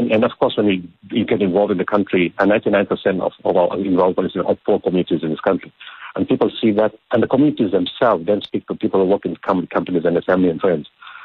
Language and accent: English; South Africa; We are South African team. We're from Africa, the useless continent, as the world sees it.